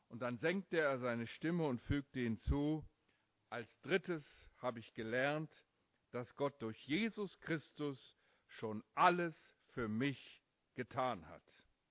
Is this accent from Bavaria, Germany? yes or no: no; Steinbach, Hesse, Germany; Hier sitzen bestimmt viele fleißige Leute aus dem kleinen Ort in Hessen, aus Steinbach, Heiger Steinbach, wo ich herkomme, 900 Seelendorf.